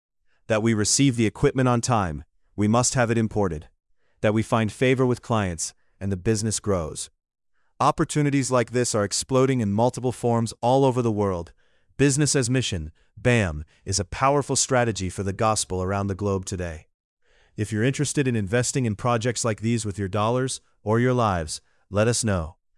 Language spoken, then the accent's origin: English; Ohio, United States; I am from Ohio, and so is Matthew.